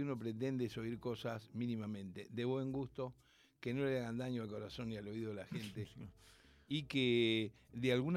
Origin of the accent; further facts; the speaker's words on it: Rosario, Santa Fe, Argentina; born there; nací en Rosario, soy nieto de andaluces y piamonteses.